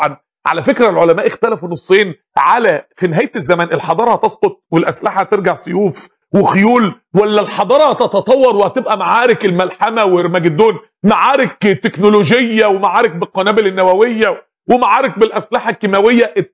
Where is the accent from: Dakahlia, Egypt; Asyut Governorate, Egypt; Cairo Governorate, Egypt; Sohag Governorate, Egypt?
Dakahlia, Egypt; Mansoura; من يعني عائلة القوم عندنا في المنصورة